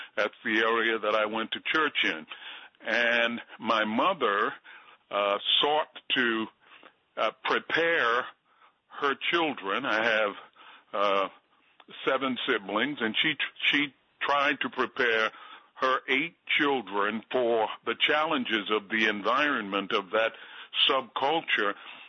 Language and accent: English; Baltimore, Maryland, United States; Well, I grew up in Baltimore, Maryland. It was in the inner city, and I actually was in the same neighborhood, the Freddie Gray neighborhood that exploded